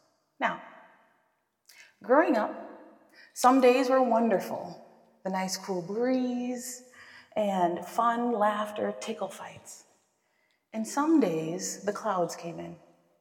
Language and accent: English; La Crosse, Wisconsin, United States; So I grew up in the Midwest, actually La Crosse, Wisconsin. You may have heard of it.